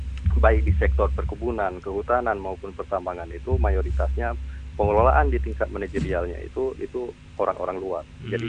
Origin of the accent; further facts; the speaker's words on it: Aceh, Indonesia; sehingga tujuan mensejahterakan masyarakat kita Aceh itu tercapai.